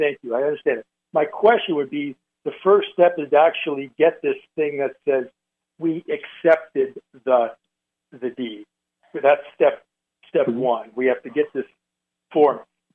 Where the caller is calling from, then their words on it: Arizona, United States; I'm from Arizona. I put in a call.